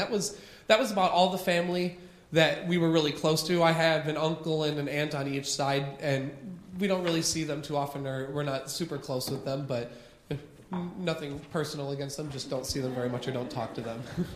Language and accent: English; Sterling, United States; I grew up right here in Sterling. I lived in the same house my whole life, from the time I was born until I went to college.